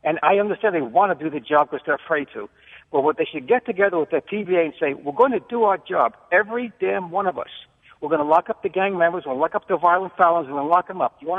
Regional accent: Lindenhurst, New York, United States; I grew up in Lindenhurst.

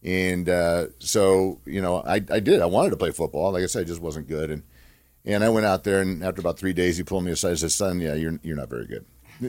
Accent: Glendora, California, United States; But I'm a Southern California boy. I grew up in Glendora, California. I was born in Duarte.

